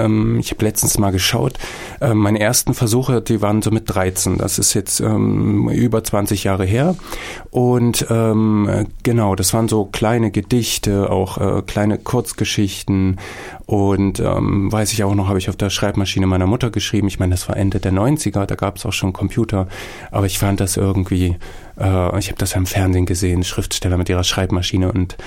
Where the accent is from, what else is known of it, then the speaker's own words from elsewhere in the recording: Magdeburg, Saxony-Anhalt, Germany; born there; moved away as an adult; now in Erfurt, Germany; Ich lebe seit 2005 in Erfurt, bin fürs Studium hierher gekommen, aber gebürtig komme ich aus Magdeburg.